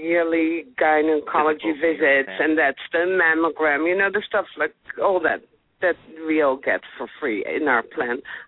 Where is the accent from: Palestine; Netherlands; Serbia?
Netherlands; English is a second language; also born or lived in Israel; now in United States; I'm from Holland